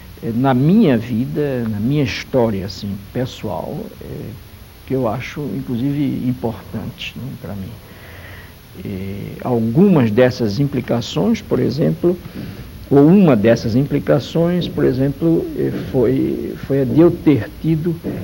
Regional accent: Recife, Pernambuco, Brazil; born there; eu nasci no Recife há muito tempo atrás. Nasci numa família de classe média, bem comportada

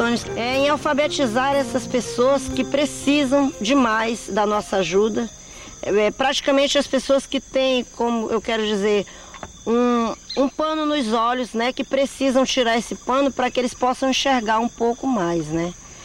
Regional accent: Tapauá, Amazonas, Brazil; born there; Tenho 31 anos. Nasci em Tapauá. E já sou filha de. Praticamente de tapauaense também, né? Minha mãe é amazonense, meu pai não, é do Ceará, mas minha mãe é amazonense.

